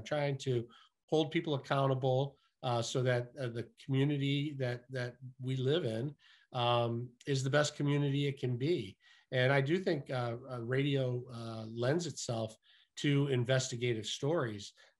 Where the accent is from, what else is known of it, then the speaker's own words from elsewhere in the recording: Detroit, Michigan, United States; born there; I was born in Detroit, and I only wanted to work in Detroit because that's where I wanted to live